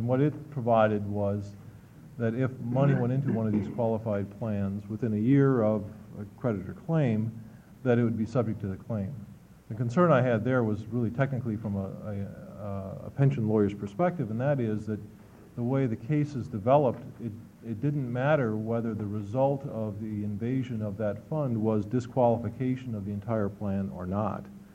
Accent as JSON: {"language": "English", "town": "Eugene", "region": "Oregon", "country": "United States", "said": "I'm from Eugene."}